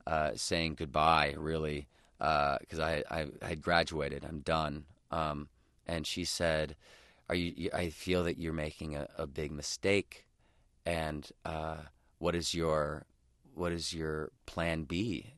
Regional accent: Idaho, United States; throughout my entire life growing up in Idaho, we would go to his congregation every week, and he would preach.

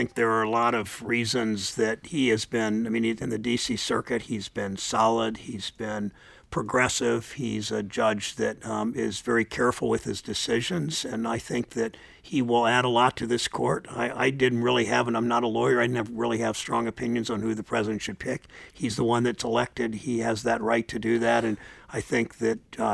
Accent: Cleveland, Ohio, United States; if the Republicans take it away from Trump in my hometown of Cleveland

